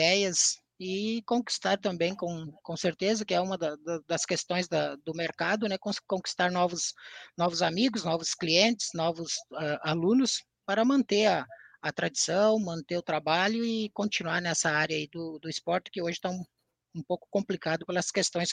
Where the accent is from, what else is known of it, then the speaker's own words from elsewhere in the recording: São Miguel das Missões, Rio Grande do Sul, Brazil; Sou natural de São Miguel das Missões, nasci lá em 68, estou com 51 anos, agora em agosto faço 52 anos.